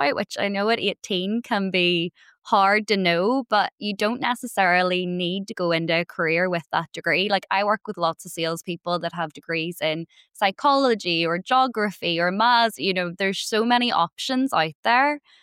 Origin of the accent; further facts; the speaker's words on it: Northern Ireland, United Kingdom; coming from quite a small town, like I'm not actually from Belfast, I'm from outside of Belfast where everybody knows everybody.